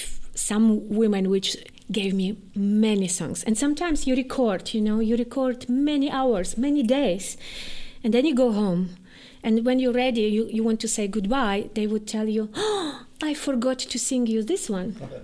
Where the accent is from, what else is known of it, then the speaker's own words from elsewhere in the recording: Lviv, Lviv Oblast, Ukraine; English is a second language; I was, in that time, was first experimental theater starting to move in my hometown in Lviv.